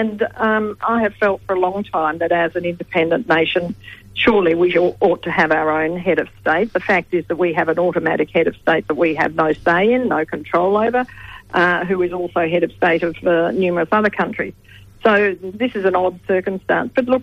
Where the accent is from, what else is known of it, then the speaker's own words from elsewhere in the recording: Australia; as a historian, as well as, of course, as an Australian, felt that this was just not right